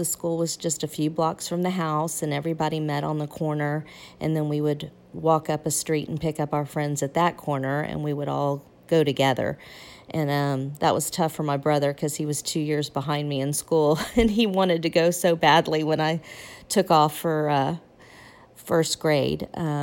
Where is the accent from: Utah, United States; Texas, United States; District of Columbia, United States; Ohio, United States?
Texas, United States; Corpus Christi; I grew up in Corpus Christi, Texas. Was born in 1967, so things have changed quite a bit.